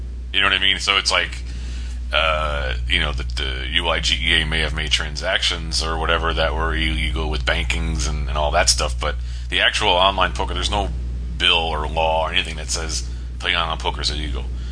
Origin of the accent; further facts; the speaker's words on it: Florida, United States; she's obviously from Florida, which is always cool because we're from Florida.